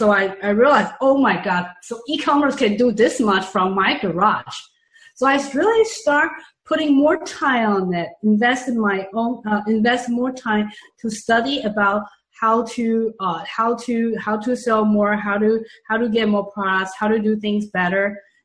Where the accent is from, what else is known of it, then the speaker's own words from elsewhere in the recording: Taiwan; English is a second language; now in Los Angeles, United States; I'm originally from Taiwan, by the way.